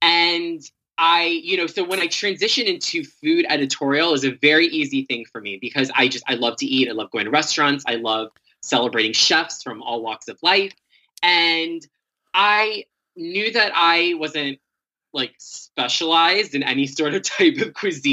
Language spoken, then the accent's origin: English; Florida, United States; No, I grew up in Florida.